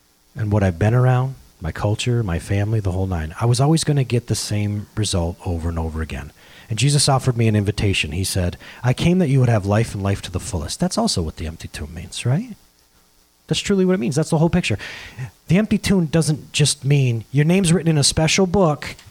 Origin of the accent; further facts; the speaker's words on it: Norwood, New York, United States; I chose at 17 years old in Norwood, New York. This is my hometown.